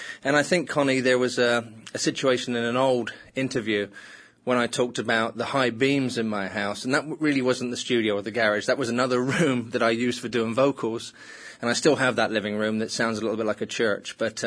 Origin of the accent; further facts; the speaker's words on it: England, United Kingdom; I know that being an Englishman, but I know they exist